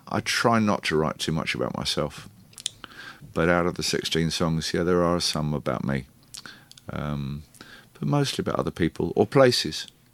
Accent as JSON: {"language": "English", "region": "England", "country": "United Kingdom", "said": "It's not only because I'm English and obsessed with the weather."}